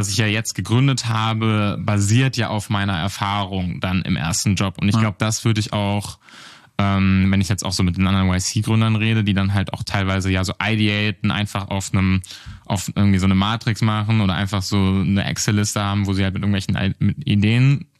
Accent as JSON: {"language": "German", "region": "Southern Germany", "country": "Germany", "tie": "born or raised there", "said": "Ich komme aus Süddeutschland, wiegs am Rand, ein kleines Dorf, 400 Einwohner und bin da halt da aufgewachsen"}